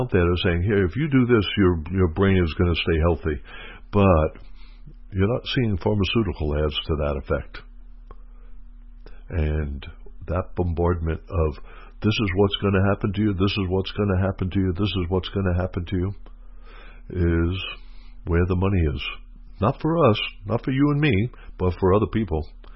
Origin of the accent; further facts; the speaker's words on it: New York, United States; I grew up in New York, and my brother was a New York Yankee fan.